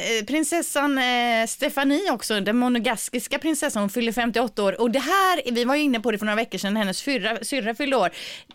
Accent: Gothenburg, Västra Götaland County, Sweden; accent: Gothenburg dialect; han ska liksom överdriva min göteborgska, så jag pratar ju inte så som

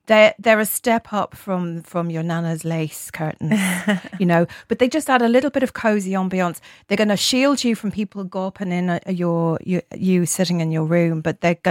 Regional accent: London, United Kingdom; But I'm from London originally, so you know.

